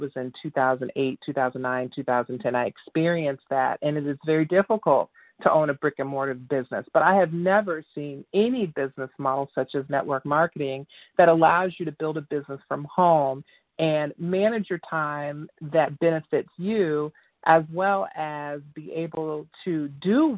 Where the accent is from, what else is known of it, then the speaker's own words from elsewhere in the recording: Chicago, Illinois, United States; And right now I'm actually, I'm from Chicago, Illinois. That's where I build the business.